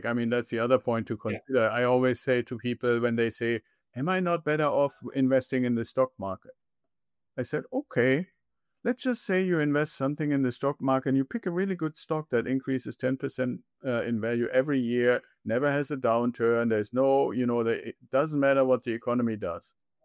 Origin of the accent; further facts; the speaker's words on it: Germany; I'm originally from Germany and I still have family and connections to there